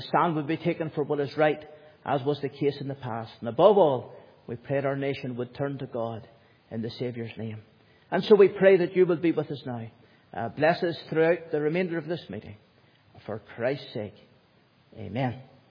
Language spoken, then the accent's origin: English; United Kingdom; As the British people, we can look back over our history.